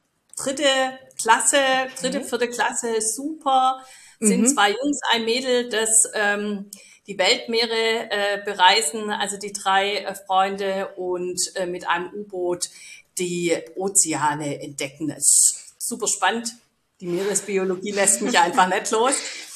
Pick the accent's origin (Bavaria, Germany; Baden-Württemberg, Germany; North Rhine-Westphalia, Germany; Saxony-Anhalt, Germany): Baden-Württemberg, Germany; Stuttgart; als Stuttgarter entdeckt man da seinen Rosensteinpark nochmal aus einer ganz anderen Blickwinkel.